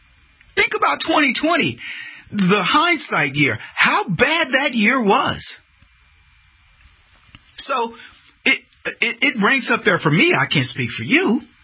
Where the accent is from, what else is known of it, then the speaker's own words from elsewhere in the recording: San Antonio, Texas, United States; A couple out from San Antonio, my hometown, bought it.